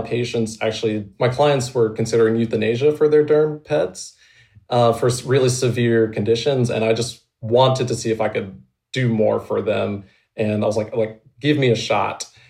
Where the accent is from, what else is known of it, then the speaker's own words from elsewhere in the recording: Duluth, Georgia, United States; So I am from Georgia. I was raised north of Atlanta in Duluth, Georgia.